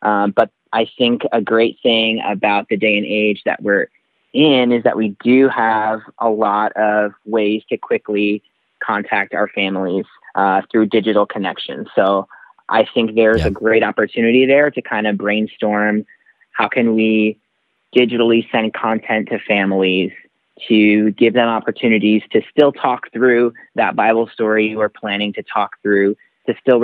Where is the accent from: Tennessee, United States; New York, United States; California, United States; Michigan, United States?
New York, United States; I can remember being in school as a kid and growing up in New York